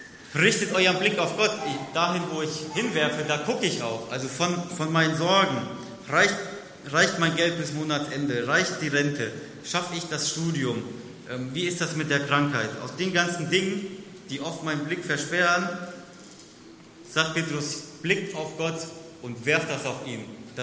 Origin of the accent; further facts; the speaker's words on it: Haiger, Hesse, Germany; also born or lived in Giessen; in Haiger-Seelebach, in meiner Heimatgemeinde, auch eine Predigt halten. Und ich habe dann noch in Gießen gewohnt